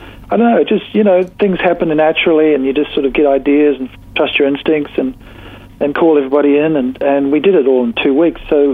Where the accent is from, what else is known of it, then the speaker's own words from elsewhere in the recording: New Zealand; now in Australia; I'm still a Kiwi, obviously, deep down.